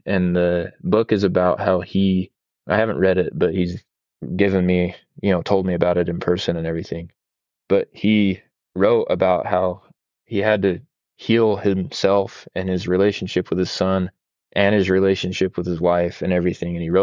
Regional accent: Wellsville, Utah, United States; now in Sisters, United States; She's from my hometown of Wellsville, Utah

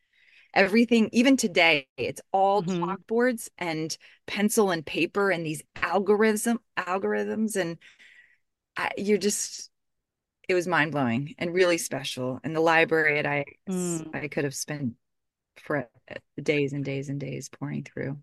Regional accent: Charlotte, Virginia, United States; I know the East Coast. I grew up in Charlotte, Virginia. It is very specific.

